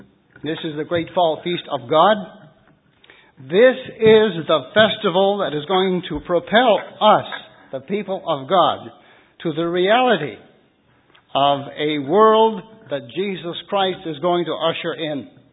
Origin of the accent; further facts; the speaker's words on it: Victoria, British Columbia, Canada; I said, "I'm from British Columbia." It's only 250,000 some odd square miles in size.